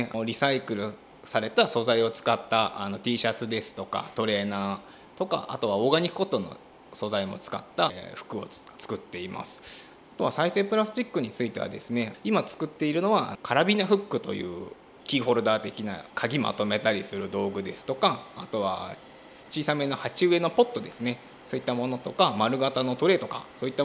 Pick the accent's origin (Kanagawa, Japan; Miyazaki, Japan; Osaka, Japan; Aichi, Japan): Kanagawa, Japan; Shonan; 海のそばに住みたいなっていうので戻ってきて、ちょっとそこで改めてやっぱ海のある地元の湘南っていいとこだなっていうふうに感じて戻ってきたとこですね。